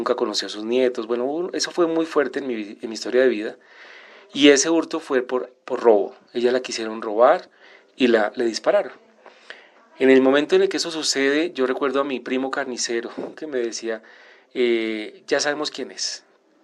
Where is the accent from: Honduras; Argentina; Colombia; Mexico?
Colombia; Palmira, Valle del Cauca; Yo soy de Palmira Valle y en esta ciudad mi madre era líder social de un barrio popular